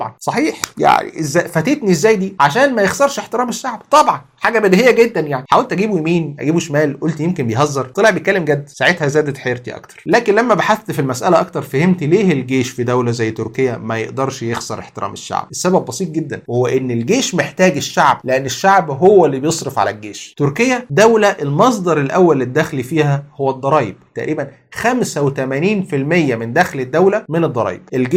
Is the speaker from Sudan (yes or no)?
no; Egypt; ما عندنا في مصر مثلا هو انقلاب واحد